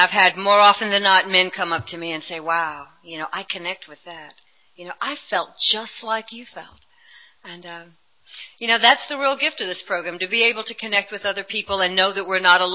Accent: Atlanta, Georgia, United States; I was born in Atlanta, Georgia, and I didn't feel this way 40 years ago, I can assure you.

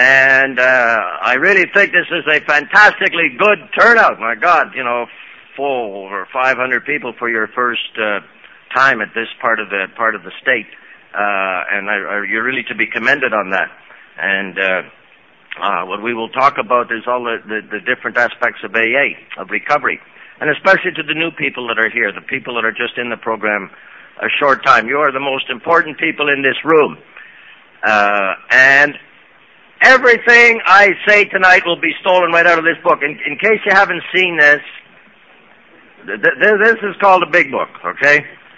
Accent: Montreal, Quebec, Canada; I speak a little bit funny as if I say the word out about our house, everybody always asks me, where do you come from? And my real home is Montreal, Canada.

